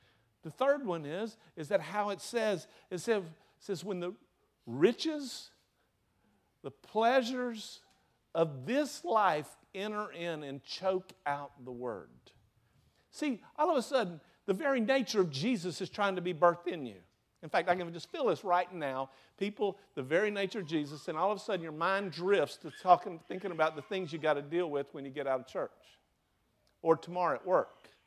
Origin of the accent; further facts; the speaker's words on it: the South, United States; accent: Southern; however my southern accent says it.